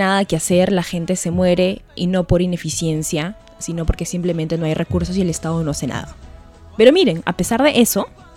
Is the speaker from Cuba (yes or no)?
no; Peru; siendo peruana